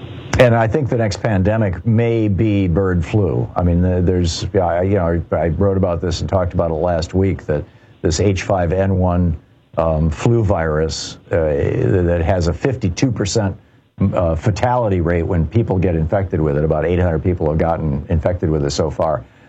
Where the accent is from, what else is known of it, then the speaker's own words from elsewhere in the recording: Lansing, Michigan, United States; Or I remember once back in the 60s when I was in Lansing, Michigan, growing up in Lansing